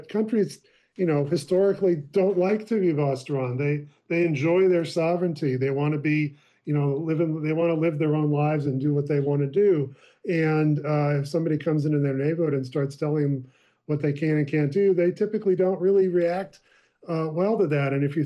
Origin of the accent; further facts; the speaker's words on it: United States; I guess I'm an American